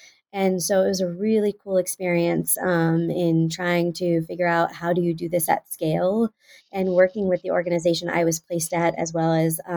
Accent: Houston, Texas, United States; So I grew up in the Cyfair area, and so I went to Cypress Falls High School in Houston.

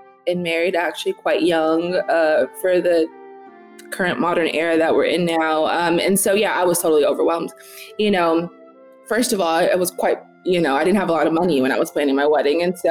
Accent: Los Angeles, California, United States; I'm from Los Angeles. We don't have relics to American slavery in the same way that you may have in like the South or the East.

